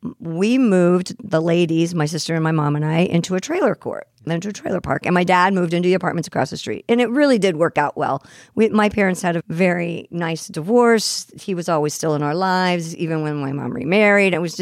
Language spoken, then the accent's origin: English; Midwest, United States; I'm a born and raised Midwesterner. Proud of that.